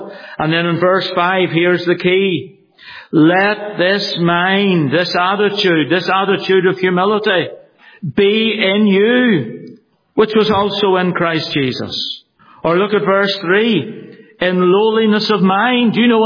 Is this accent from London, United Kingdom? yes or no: no; Northern Ireland, United Kingdom; Well, I'm glad I'm from Ulster, yet that's different than saying a pride of race.